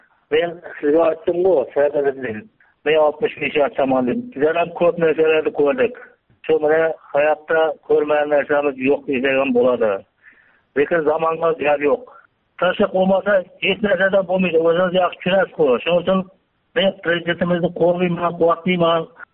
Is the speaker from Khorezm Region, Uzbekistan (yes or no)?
yes; Gurlan, Khorezm Region, Uzbekistan; Xorazm viloyatidan Gurlan ayamdanman.